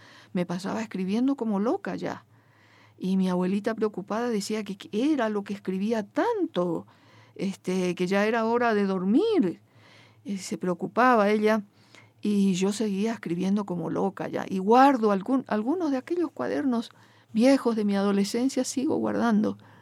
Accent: Paraguay; first language Guarani; Spanish is a second language; paraguaya, campesina. Crecí con mis abuelitos, que eran dos modestísimos agricultores de la campiña paraguaya, donde todo transcurría en guaraní. Mi lengua materna es el guaraní.

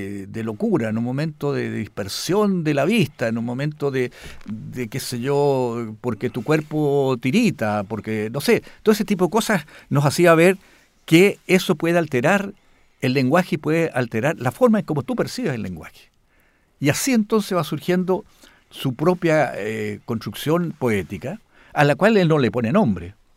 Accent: Valparaíso, Chile; born there; los que nacimos en Valparaíso, veíamos el horizonte lejos, lejos, estaban los barcos saliendo y entrando

